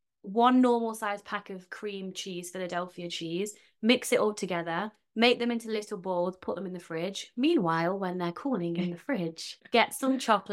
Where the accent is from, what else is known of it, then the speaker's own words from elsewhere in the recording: United Kingdom; accent: British; I love my British accent. Stay British.